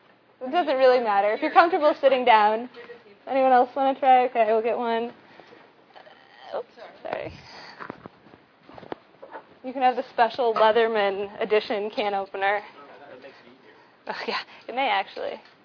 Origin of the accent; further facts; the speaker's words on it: Minnesota, United States; I'm originally from Minnesota, a little bit about me. I went to school in Boston at MIT. And then I'm obviously right now in California.